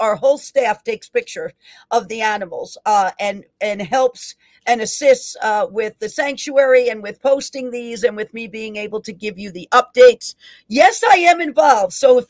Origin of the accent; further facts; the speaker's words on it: Bronx, New York, United States; I was born in the Bronx, New York, right? I was raised there part of my life. I have been in New York State all of my life.